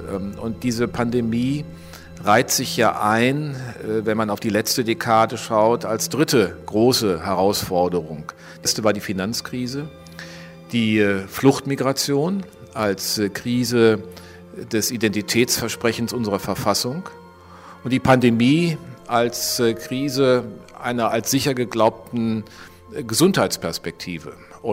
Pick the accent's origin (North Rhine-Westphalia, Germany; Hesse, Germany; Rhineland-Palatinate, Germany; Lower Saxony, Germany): North Rhine-Westphalia, Germany; Düsseldorf; Es ist allein die Herkunft als Rheinländer, als Düsseldorfer